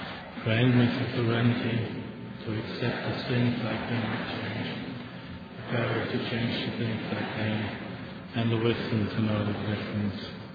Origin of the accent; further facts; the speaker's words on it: Germany; I'm an addict from Germany.